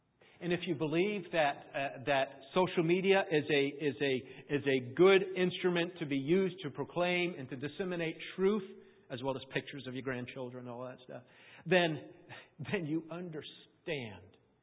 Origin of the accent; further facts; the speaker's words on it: Rhode Island, United States; I grew up in Rhode Island. There was the French-Canadian church. There was the Irish church.